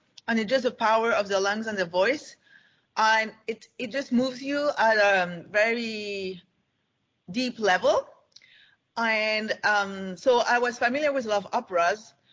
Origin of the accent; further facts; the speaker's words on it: Belgium; also born or lived in Paris; I grew up in Belgium, outside Brussels